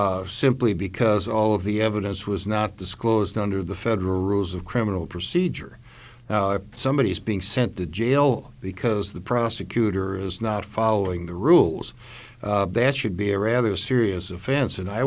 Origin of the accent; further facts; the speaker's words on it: Milwaukee, Wisconsin, United States; we see areas in major cities, including my hometown in Milwaukee